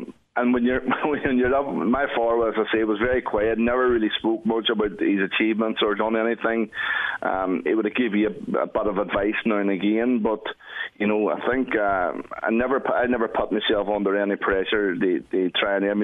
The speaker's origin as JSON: {"language": "English", "town": "Derry", "region": "Northern Ireland", "country": "United Kingdom", "tie": "born or raised there", "said": "I grew up in the Brandywell area, which is right beside the Bog Side"}